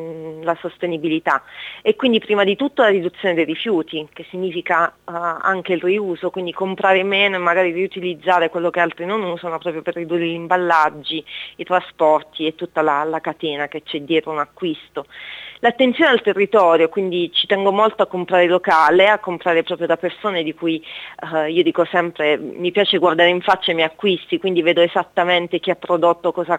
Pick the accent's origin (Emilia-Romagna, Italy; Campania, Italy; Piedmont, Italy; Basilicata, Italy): Basilicata, Italy; Matera; also born or lived in Perugia / Rome; parte della mia storia è cominciata a Roma, dove io sono di Matera, ho studiato a Perugia e poi sono andata a frequentare un master e lavorare a Roma